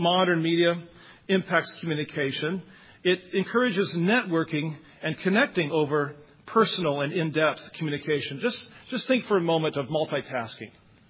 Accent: Nebraska, United States; Where I was raised in Nebraska, it's this many miles.

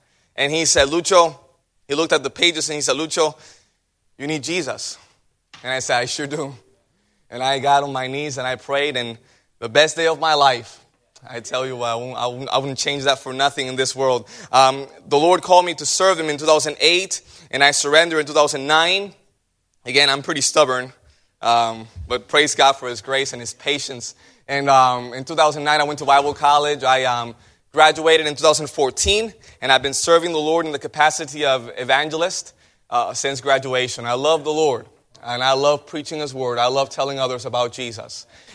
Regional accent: Puerto Rico; I'm from Puerto Rico.

